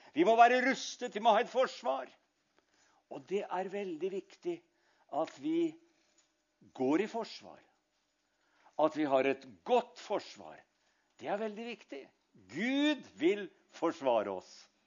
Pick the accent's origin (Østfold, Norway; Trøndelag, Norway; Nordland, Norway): Østfold, Norway; Sarpsborg; Jeg er sarping, vet